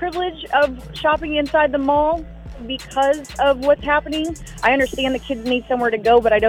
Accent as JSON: {"language": "English", "town": "Independence", "country": "United States", "tie": "born or raised there", "said": "I grew up in Independence, and my kids still live there."}